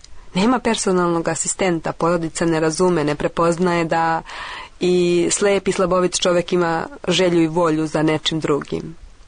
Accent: Serbia; mi kao Srbi

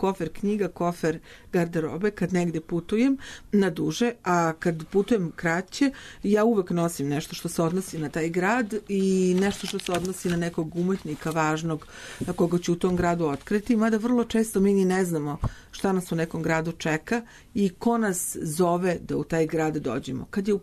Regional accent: Belgrade, Serbia; ja sam iz Beograda i putujem dalje

